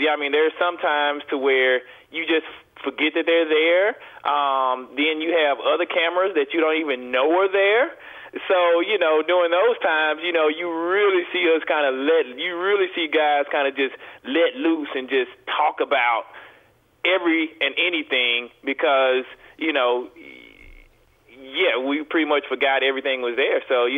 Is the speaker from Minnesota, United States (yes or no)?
no; Mobile, Alabama, United States; With me, you know, I'm country guy. I'm from Mobile, Alabama.